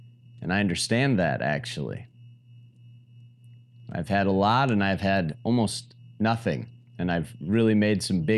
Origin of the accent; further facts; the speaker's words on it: Michigan, United States; now in Miami Beach, United States; It's such a beautiful day here in Miami Beach, Florida. The sun is shining. Trust me, I'm from Michigan originally. I understand the winter.